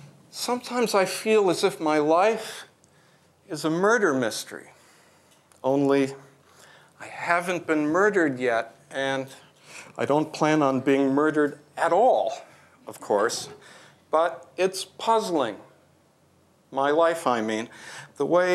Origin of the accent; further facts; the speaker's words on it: Midwest, United States; And since I'm a Midwesterner, a tornado.